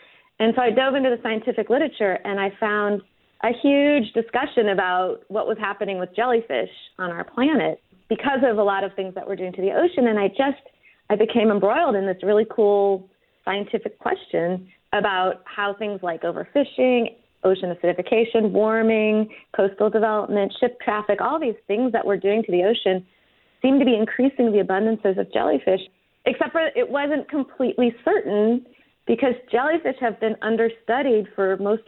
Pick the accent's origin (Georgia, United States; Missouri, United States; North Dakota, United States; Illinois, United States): Missouri, United States; St. Louis; I grew up in St. Louis, so I'm a Midwestern girl